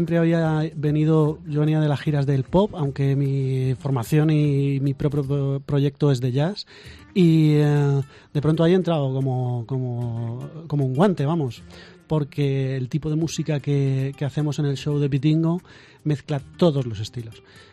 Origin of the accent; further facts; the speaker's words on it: Albacete, Castilla-La Mancha, Spain; Yo vengo a mi tierra a disfrutar y a pasármelo bien. Y de hecho, cuando grabamos, lo que tú decías, grabamos el mismo concierto en Madrid y en Albacete. Y en Albacete la energía fue completamente distinta, porque para mí estoy en mi casa